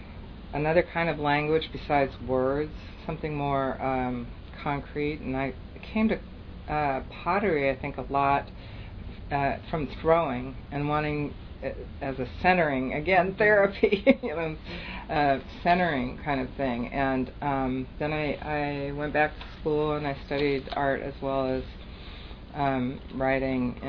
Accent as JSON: {"language": "English", "town": "Berkeley", "region": "California", "country": "United States", "tie": "born or raised there", "said": "I was a crazy teenager growing up in Berkeley in the late 60s"}